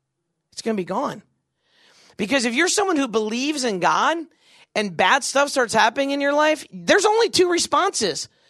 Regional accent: Virginia, United States; I grew up in Northern Virginia, first grade to ninth grade there.

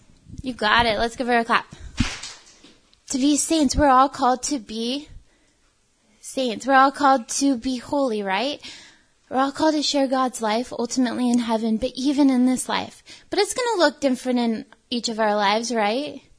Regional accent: California, United States; I grew up in California.

